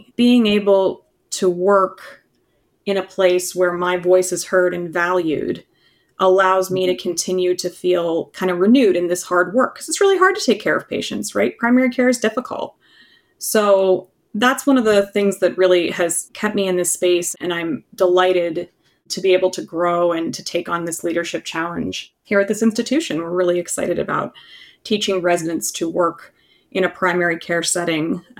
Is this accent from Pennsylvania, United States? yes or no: yes; Pittsburgh, Pennsylvania, United States; So I was born in the Pittsburgh area. My dad was actually born at St. Clair Hospital. I grew up in a suburb, and I also did my undergraduate at Westminster, and then I trained in Philadelphia at Drexel